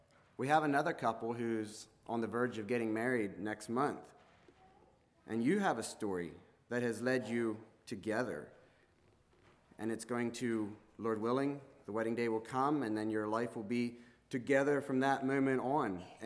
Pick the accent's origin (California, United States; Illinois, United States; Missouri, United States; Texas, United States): Missouri, United States; Versailles; also born or lived in Lancaster, Pennsylvania; I was born in Lancaster on June 26, 1989. I spent the first 9 months of my life in a house trailer along Little Britain Church Road. At that point, my parents packed up and moved to Versailles, Missouri, and built and started a hog farm.